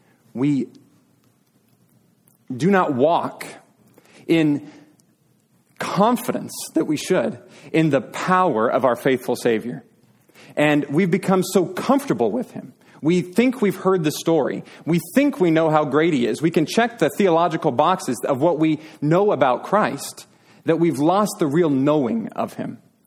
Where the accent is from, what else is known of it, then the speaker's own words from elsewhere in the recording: Wyoming, United States; I thought, that's my hometown. I could almost see my house in the background. I thought, and there's just these beautiful mountains that stretch from horizon to horizon. And you think, why would anybody live in flat, hot Texas? And then I remember what December and January are like in Wyoming